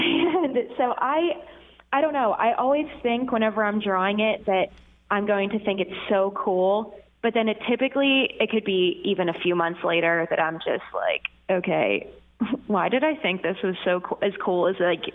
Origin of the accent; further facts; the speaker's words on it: Hollidaysburg, Pennsylvania, United States; now in Patton, United States; Yes, I grew up in Hollidaysburg. I went to elementary school through high school there. I now live in Patton, Pennsylvania.